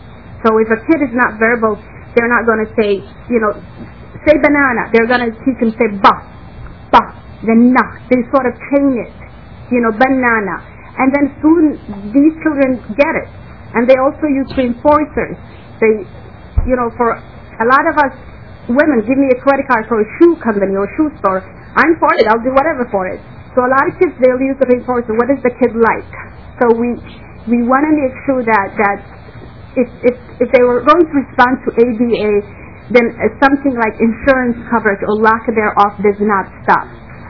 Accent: Somalia; now in United States; I'm originally from Somalia

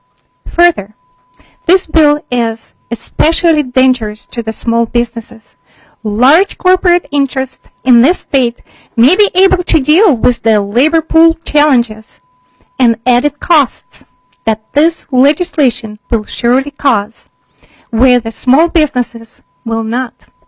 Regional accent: Rochester, Minnesota, United States; Mr. Chair and committee members … I'm from Rochester, Minnesota.

